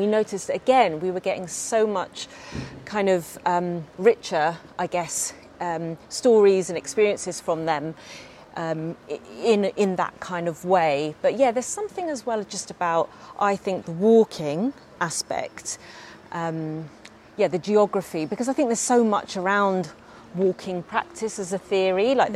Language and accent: English; London, United Kingdom; where I grew up in South London, didn't feel safe to me when I was a kid.